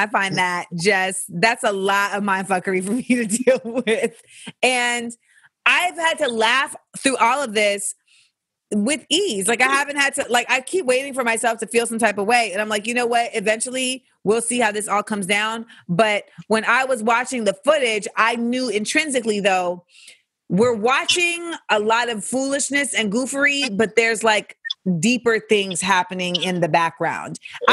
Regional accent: Florida, United States; because I grew up in Florida from like 8 to 18.

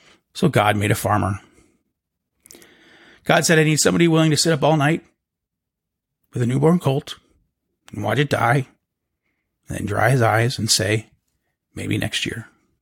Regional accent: Portville, New York, United States; now in Houston, United States; So when you talk to me, I'll tell you that my hometown is Portville, New York, but I'm from Houston, Texas. And I'm from Houston, even though I'm not a native Texan, but I got bloodied into it.

